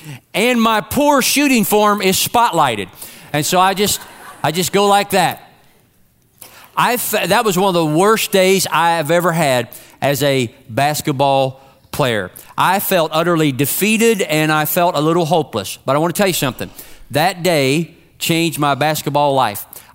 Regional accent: Kentucky, United States; But I'm from Kentucky. We don't know much about football there.

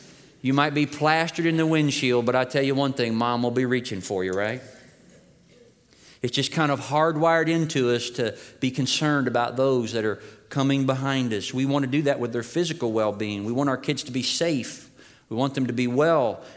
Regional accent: Germantown, Kentucky, United States; In the little Methodist church that I grew up in Germantown, Kentucky

